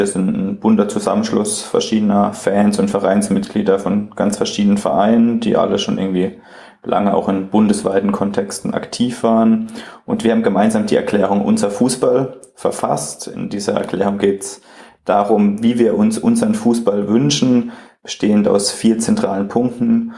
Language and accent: German; Freiburg, Baden-Württemberg, Germany; ich komme auch aus Freiburg